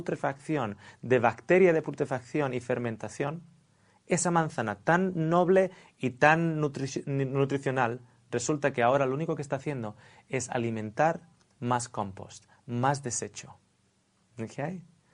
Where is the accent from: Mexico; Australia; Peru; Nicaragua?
Australia; Spanish is a second language; now in Spain; Claro, yo vengo de Australia y en Australia esto se llama el toilet.